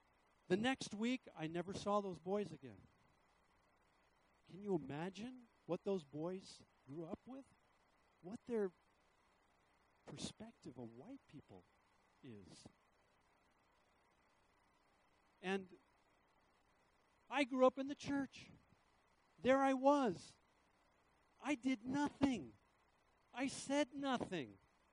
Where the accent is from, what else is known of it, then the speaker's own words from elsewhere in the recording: Levittown, New York, United States; But I grew up in Levittown, Long Island, New York, in the 60s and 70s. My town is a predominantly white town.